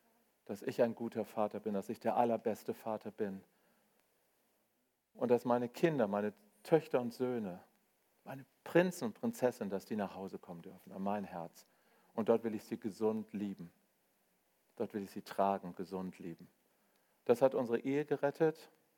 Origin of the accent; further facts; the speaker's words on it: Hanover, Lower Saxony, Germany; Ich komme aus Hannover, wir sind nüchtern.